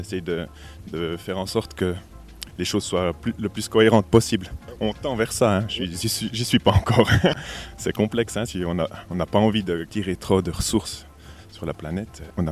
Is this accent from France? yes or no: no; Saignelégier, Jura, Switzerland; je suis né à Seignelay-Légier, donc je suis vraiment de la région. Quoi. Mais après, j'ai fait des études, j'étais un peu sur Neuchâtel ou comme ça. Mais de toute façon, je voulais revenir ici.